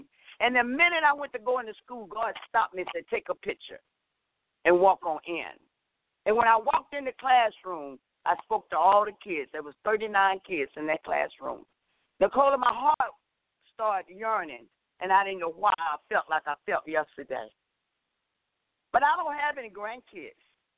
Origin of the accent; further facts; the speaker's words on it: Georgia, United States; when the hurricane came through my hometown, and I was calling to find out whether my sister, my niece, they need to come to Atlanta